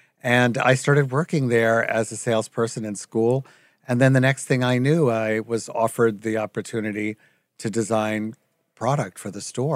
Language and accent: English; Long Island, New York, United States; Long Island, yep. And I moved in when I was 18.